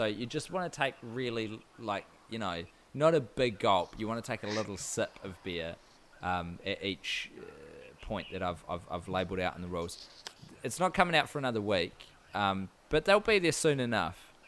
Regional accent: New Zealand; Me and Guy, we grew up in New Zealand

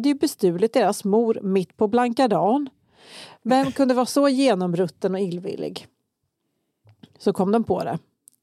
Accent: Kalmar, Kalmar County, Sweden; Så var det där jag växte upp i Kalmar också.

